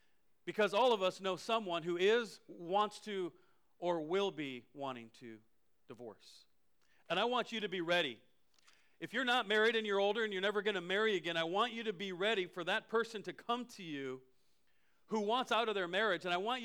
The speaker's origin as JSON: {"language": "English", "region": "Iowa", "country": "United States", "said": "So I'm from Iowa."}